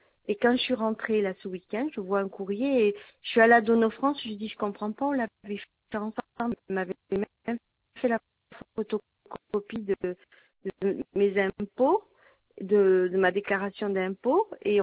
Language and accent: French; Villeneuve-sur-Lot, Nouvelle-Aquitaine, France; born there; Je suis née le 07-11-1964 à Villeneuve-sur-Lot.